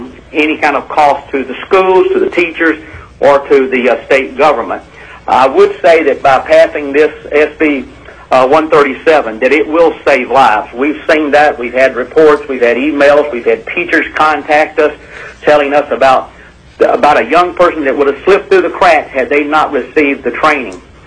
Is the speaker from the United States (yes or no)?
yes; Southern US, United States; accent: southern; Well, I'm hoping my southern accent didn't bother my testimony too bad.